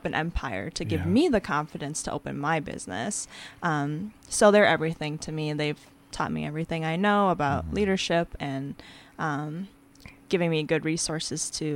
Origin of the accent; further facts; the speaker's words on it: Faribault, Minnesota, United States; now in Northfield, United States; So I grew up in Faribault, Minnesota. I was born and raised there.